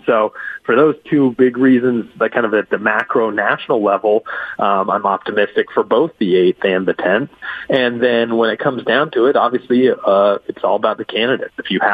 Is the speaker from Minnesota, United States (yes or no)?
no; Puyallup, Washington, United States; We have the 25th, where you've had Hans Zeiger right there in Puyallup, my hometown.